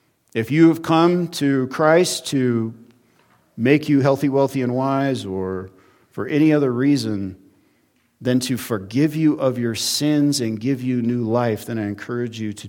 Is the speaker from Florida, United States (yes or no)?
no; California, United States; I'll be in my hometown in a few weeks. It's not, well, for California standards, it's not very big.